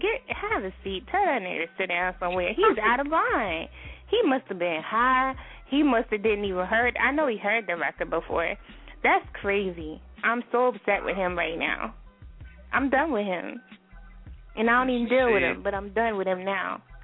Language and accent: English; Texas, United States; Rest in peace, everybody, because I'm from Texas.